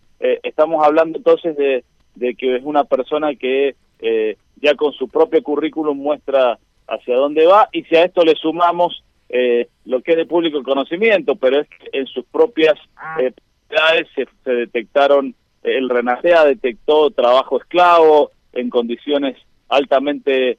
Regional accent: Mendoza, Argentina; Vemos además que, por ejemplo, como yo soy de Mendoza, en estos días se anunció un nuevo impuesto del 20% al vino.

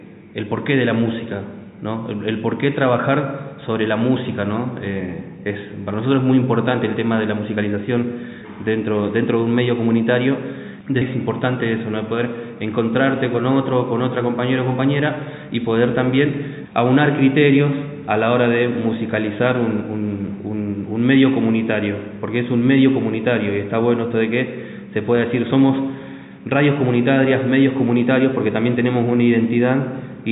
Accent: Rosario, Santa Fe, Argentina; soy de Rosario, de Aire Libre Radio Comunitaria.

